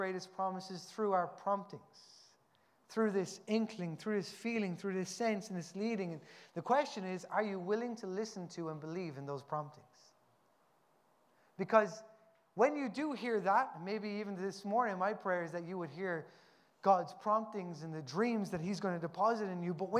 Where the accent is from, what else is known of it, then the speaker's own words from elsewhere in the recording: Newbridge, Leinster, Ireland; I'm from Newbridge in County Kildare